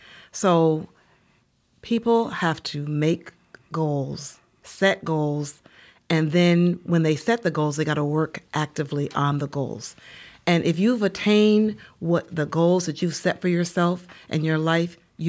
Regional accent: Albany, New York, United States; born there; also born or lived in Nashville, United States; I was born in Albany, New York.

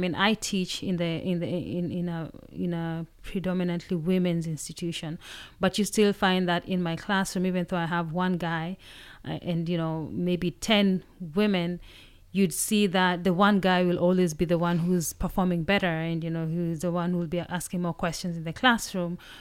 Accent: Kenya; because I'm from Kenya, so I know the situation, how it was in Kenya.

